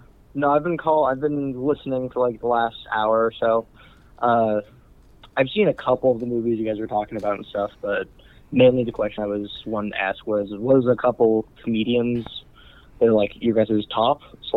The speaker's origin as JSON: {"language": "English", "region": "Washington", "country": "United States", "said": "I'm from Washington."}